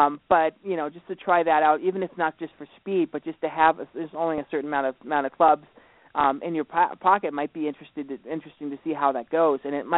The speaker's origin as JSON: {"language": "English", "region": "Montana", "country": "United States", "tie": "born or raised there", "said": "from my home state of Montana, we actually do have high school golf teams."}